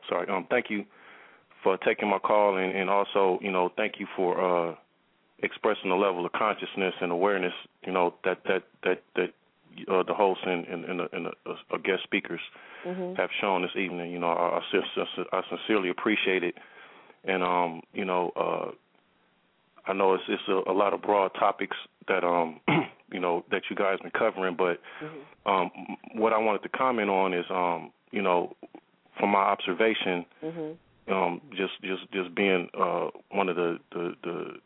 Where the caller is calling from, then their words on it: Los Angeles, California, United States; Yeah, I'm calling from the Los Angeles area.